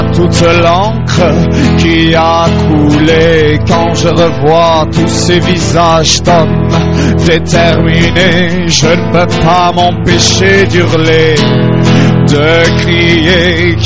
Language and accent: French; Occitanie, France; nous sommes tous originaires du Tarn. On est tous originaires du Tarn